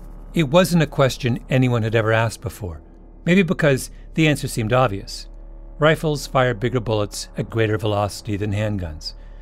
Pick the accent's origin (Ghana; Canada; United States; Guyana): Canada; I'm a Canadian, for goodness sake.